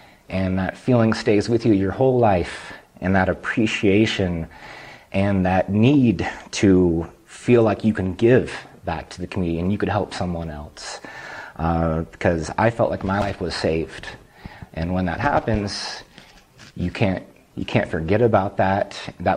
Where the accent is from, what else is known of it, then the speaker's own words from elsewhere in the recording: California, United States; I am from Northern California, from Humboldt County specifically. I grew up very sheltered in the woods, about an hour from the nearest town.